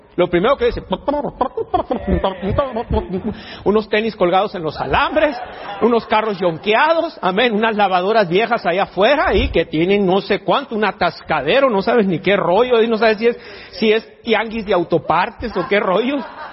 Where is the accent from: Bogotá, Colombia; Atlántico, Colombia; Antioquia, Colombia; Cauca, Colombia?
Antioquia, Colombia; Y nosotros nos sentimos igual porque siempre somos paisas igual. Ya, somos paisas